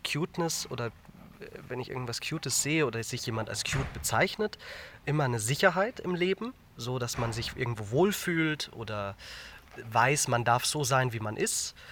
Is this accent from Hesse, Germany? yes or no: no; Bavaria, Germany; now in Berlin, Germany; ich bin 27 Jahre alt, ich komme ursprünglich aus Bayern, lebe aber seit 4 Jahren in Berlin